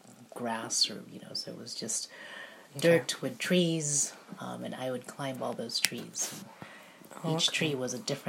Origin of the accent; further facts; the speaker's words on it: Nigeria; So I grew up in Nigeria, in West Africa.